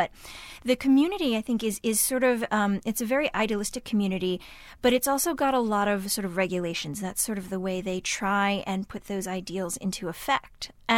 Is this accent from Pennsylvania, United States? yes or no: yes; Pittsburgh, Pennsylvania, United States; I grew up in Pittsburgh in a very white community. There was one black girl in my elementary school and one other girl who wasn't white, who was me.